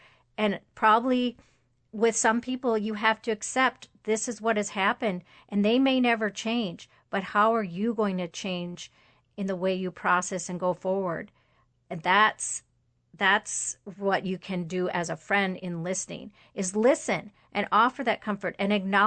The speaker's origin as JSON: {"language": "English", "town": "International Falls", "region": "Minnesota", "country": "United States", "tie": "born or raised there", "said": "I was walking from the post office just on the street in my hometown, International Falls, Minnesota."}